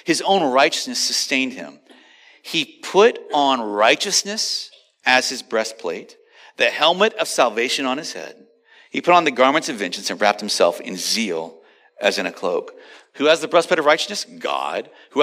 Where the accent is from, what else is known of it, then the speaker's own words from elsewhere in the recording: Louisiana, United States; I remember I was a boy growing up in South Louisiana, and one day my dad took me out to the shed. I grew up on a farm